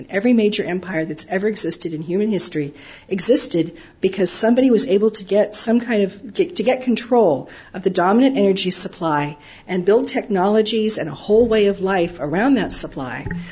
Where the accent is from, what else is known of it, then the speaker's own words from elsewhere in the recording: United States; And as an American, and as an American working in a think tank, whose job it is to think about this stuff